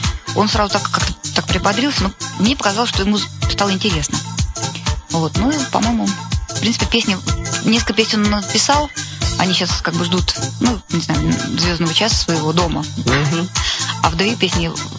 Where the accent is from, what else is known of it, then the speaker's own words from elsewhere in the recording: Saint Petersburg, Russia; Во-первых, я питерский человек, я родилась в Питере, живу там большую часть своей жизни.